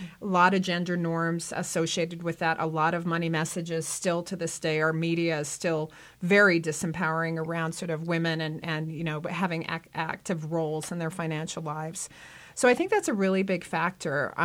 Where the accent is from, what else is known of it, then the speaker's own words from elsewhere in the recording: Park City, Utah, United States; we're very lucky here in Park City, which is my hometown